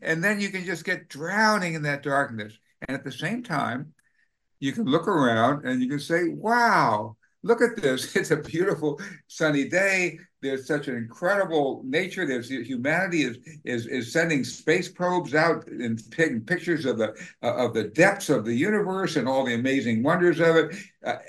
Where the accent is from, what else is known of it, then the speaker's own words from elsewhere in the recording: Washington, District of Columbia, United States; When I was in growing up in Washington, D.C. and in high school, the Cuban Missile Crisis came along